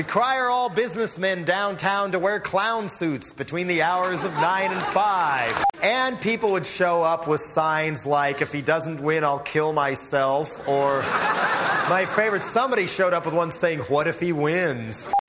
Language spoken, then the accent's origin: English; Boulder, Colorado, United States; I come from Boulder, Colorado originally